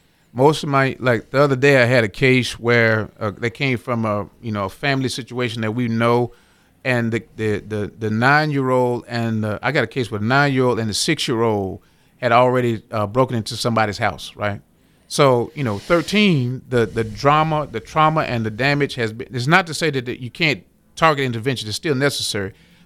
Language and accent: English; Texas, United States; now in Wisconsin, United States; Well, my family, I grew up in Texas, but I moved been in Wisconsin for close to 20 years.